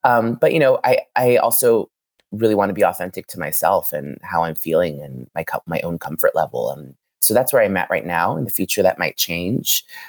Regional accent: San Francisco, California, United States; Yeah, I grew up here in San Francisco, actually in the Outer Sunset. My parents were refugees from East Africa.

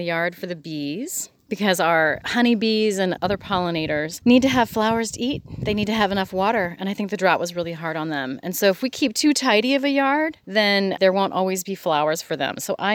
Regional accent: Dayton, Ohio, United States; In Dayton, Ohio.

